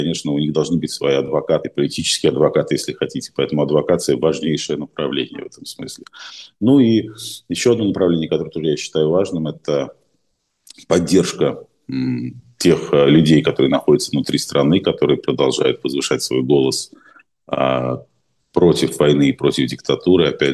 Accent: Saint Petersburg, Russia; находится в моем родном городе и одновременно с этим осуществляет фактически холодомор Украины

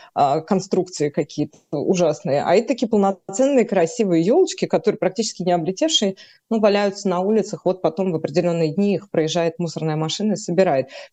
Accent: Berlin, Germany; мне 41 год, я из Берлина.

